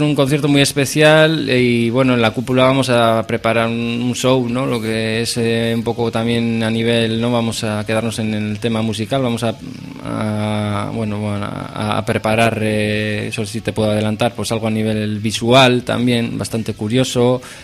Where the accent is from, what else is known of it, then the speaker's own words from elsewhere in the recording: Bilbao, Basque Country, Spain; porque somos de Bilbao